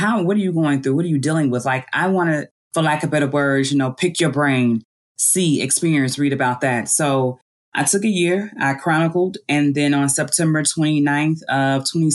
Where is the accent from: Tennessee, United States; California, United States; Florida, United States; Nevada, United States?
Tennessee, United States; Memphis; also born or lived in Atlanta / Brooklyn; born and raised in Memphis, Tennessee. I spent some time in Atlanta, as well as lived in Brooklyn, New York.